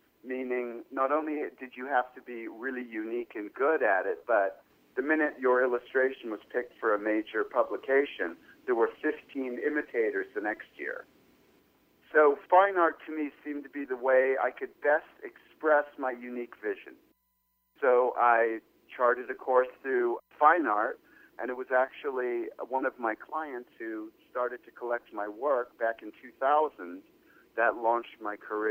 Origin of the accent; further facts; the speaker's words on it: United Kingdom; also born or lived in Los Angeles, United States; one an American background, where I am an American citizen, I was born in L.A., and the other is my upbringing in Britain, so I've been exposed to these two different cultures